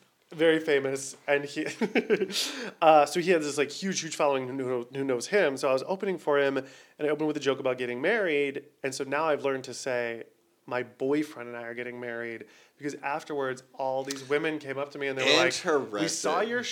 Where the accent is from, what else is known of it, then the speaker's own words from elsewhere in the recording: Ohio, United States; I grew up in Ohio where I, like, learned to code switch.